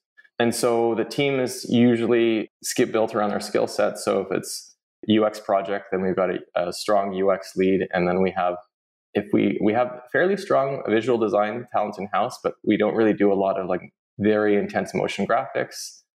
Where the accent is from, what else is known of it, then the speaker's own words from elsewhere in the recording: Vancouver, British Columbia, Canada; moved away as an adult; now in San Francisco, United States; we came back to London, we set up studio in Vancouver. So Vancouver is where the studio originated, my hometown. And then in 2016, moved back down to San Francisco, the Bay Area